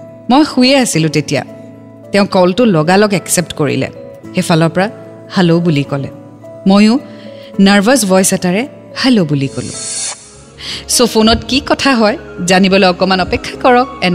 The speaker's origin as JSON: {"language": "Assamese", "town": "Lakhimpur", "region": "Assam", "country": "India", "said": "তেওঁৰ ঘৰ তেজপুৰত আৰু মোৰ ঘৰ লক্ষীমপুৰত।"}